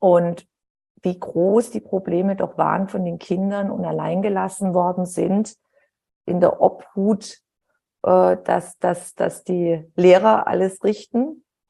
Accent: Heilbronn, Baden-Württemberg, Germany; in der Kleinstadt, wo ich aufgewachsen bin, in Heilbronn

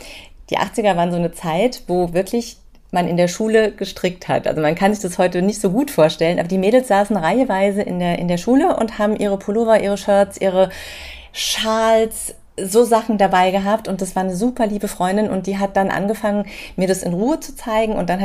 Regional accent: Hesse, Germany; Also ich komme so aus der Nähe von Frankfurt. Wir sind vor ein paar Jahren umgezogen, so ein bisschen näher in die Wetterau. Aber ich bin eigentlich schon immer hier in der Gegend unterwegs. Also gebürtige Hessin sozusagen.

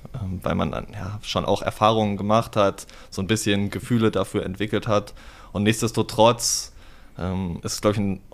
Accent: Peine, Lower Saxony, Germany; moved away as an adult; Also ursprünglich komme ich aus Peine, ist in Niedersachsen zwischen Braunschweig und Hannover

